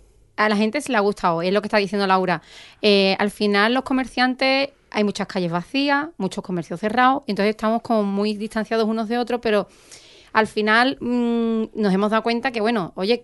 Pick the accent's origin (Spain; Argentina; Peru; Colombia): Spain; Cádiz, Andalusia; born there; now in El Puerto de Santa María, Spain; Yo soy gaditana de nacimiento, adoptada portuense desde el 2008, me considero portuense ya de pleno derecho.